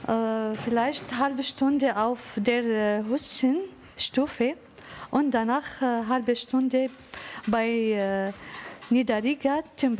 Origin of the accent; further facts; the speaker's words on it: Syria; German is a second language; now in Wurzbach, Germany; Ich komme aus Syrien.